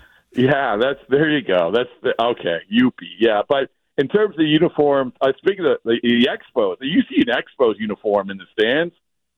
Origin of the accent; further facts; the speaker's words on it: United States; I mean, because I'm from USA, I'm not from Puerto Rico.